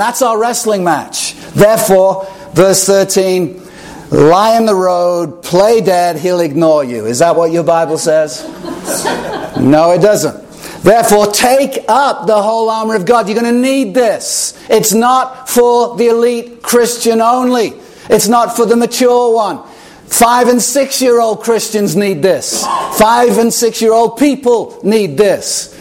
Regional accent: Chester, North West England, United Kingdom; I grew up in England, and in the first century, in the 70s, the city of Chester, where I was born and raised

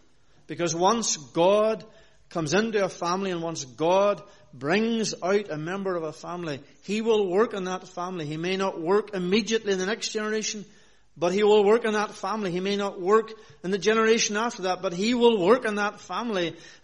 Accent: Northern Ireland, United Kingdom; That's the environment that I grew up in Northern Ireland, in the Reformed Presbyterian Church there.

